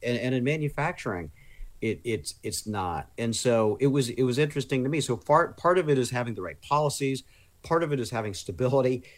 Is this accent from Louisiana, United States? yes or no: no; Indiana, United States; I went back to Indiana, which is my home state, over the weekend